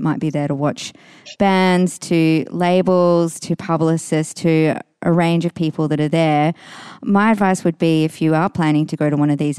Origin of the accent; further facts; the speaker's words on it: Australia; as an Australian going there